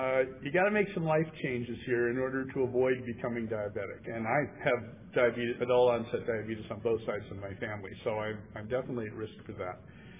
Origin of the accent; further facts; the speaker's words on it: San Diego, California, United States; And I am from San Diego.